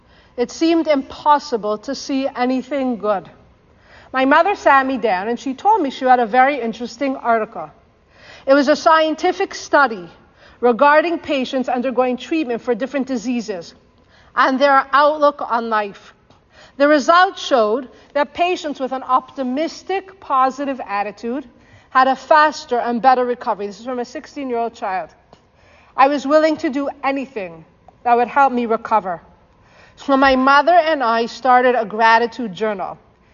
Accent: Toronto, Ontario, Canada; I am almost 16 years old. I'm from Toronto.

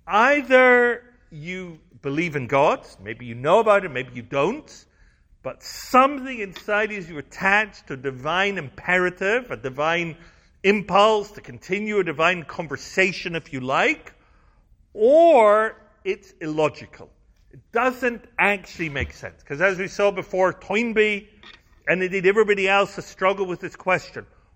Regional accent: Scotland, United Kingdom; apart from actually being the father-in-law of a woman I grew up with in Scotland?

